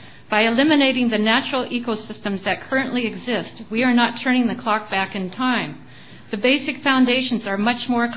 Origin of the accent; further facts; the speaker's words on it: Los Osos, California, United States; I'm from Los Osos.